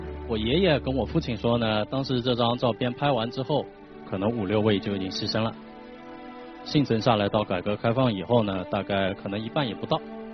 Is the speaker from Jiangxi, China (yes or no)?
yes; Jinggangshan, Jiangxi, China; now in Shanghai, China; 其实我算是一个新上海人，然后我的家乡在井冈山。